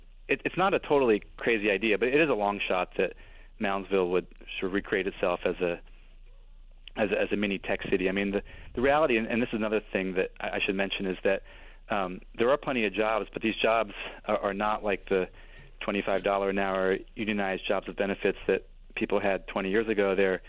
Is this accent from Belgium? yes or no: yes; Belgium; now in United States; I think I grew up in Belgium, and I think that's a huge difference between Europeans and Americans. And my friends I went to high school with at a Belgian public high school all still live in Brussels.